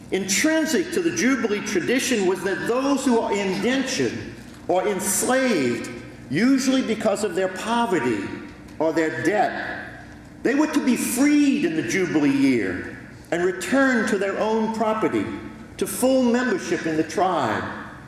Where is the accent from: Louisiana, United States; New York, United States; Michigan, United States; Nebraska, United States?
Louisiana, United States; New Orleans; accent: New Orleans; I'm from New Orleans, which means that I sound like I'm somewhere between New Jersey and Boston.